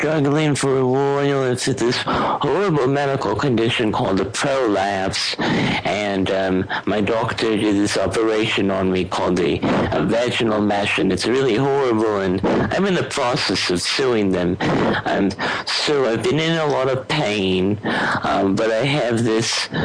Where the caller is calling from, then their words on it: Chicago, Illinois, United States; I'm calling from Chicago, Illinois.